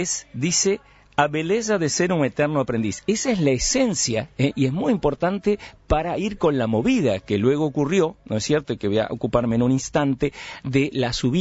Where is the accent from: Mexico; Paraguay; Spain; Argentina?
Paraguay; El idioma guaraní, de donde nada más ni nada menos que viene nuestro país, ¿no? No somos Uruguay, y uruguayos